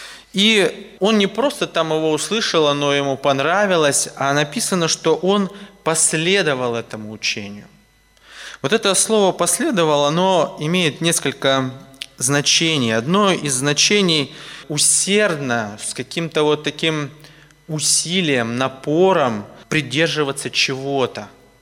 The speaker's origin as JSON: {"language": "Russian", "region": "Tuva", "country": "Russia", "said": "я приехал из Тувы."}